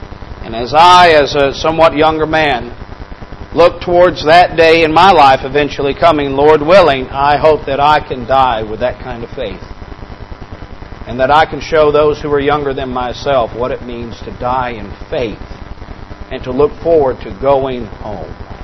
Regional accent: Arkansas, United States; also born or lived in Oklahoma; Brother Towles is from Arkansas, as I am. I was born in Oklahoma, but raised in Arkansas.

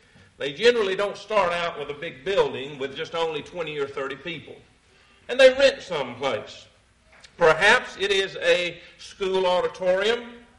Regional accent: Atlanta, Georgia, United States; I grew up in Atlanta, outside of Atlanta, and in the last, I'd probably say in the last two or three years, there's been great changes there, but especially since I grew up there as a child.

